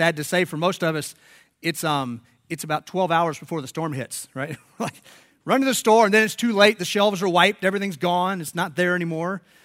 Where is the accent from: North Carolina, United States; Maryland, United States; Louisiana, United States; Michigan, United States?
North Carolina, United States; now in Florida, United States; we're not any strangers to hurricanes here, being in Florida, and I grew up in North Carolina